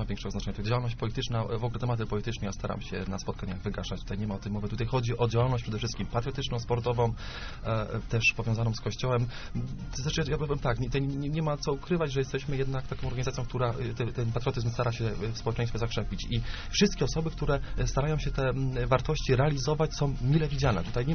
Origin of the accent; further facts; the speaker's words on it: Bukówiec Górny, Greater Poland Voivodeship, Poland; ja z Bukówca Górnego pochodzę.